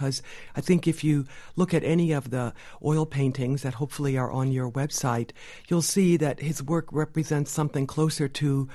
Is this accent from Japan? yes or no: yes; Japan; I was born and raised in Japan. My parents were missionaries in rural Japan. They sent us to Japanese public schools